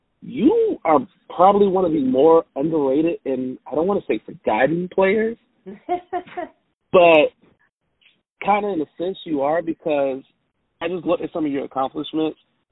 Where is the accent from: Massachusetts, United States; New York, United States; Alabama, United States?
Alabama, United States; Growing up in Alabama, I had UConn T-shirts.